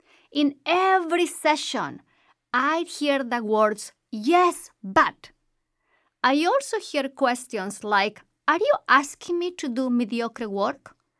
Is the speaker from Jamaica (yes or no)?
no; Bolivia; moved away as an adult; now in United States; After living almost all my life in Bolivia, in 2001, I moved to the States and completed a doctoral degree in clinical psychology.